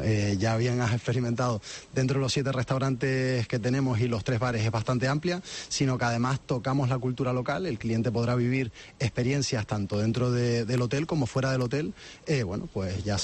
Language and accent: Spanish; Canary Islands, Spain; yo como canario estoy muy orgulloso del hotel al que represento.